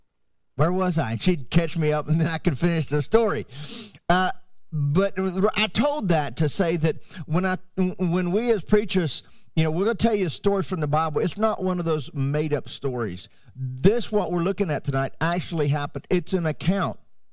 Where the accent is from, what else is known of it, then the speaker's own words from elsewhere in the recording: Haiti; I grew up in Haiti, served there for 16 years alongside my dad.